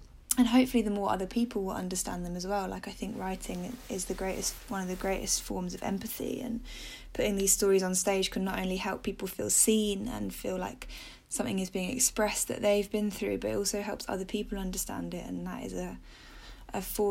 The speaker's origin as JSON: {"language": "English", "town": "Brighton", "region": "South East England", "country": "United Kingdom", "tie": "born or raised there", "said": "I'm from Brighton originally. I grew up in Brighton"}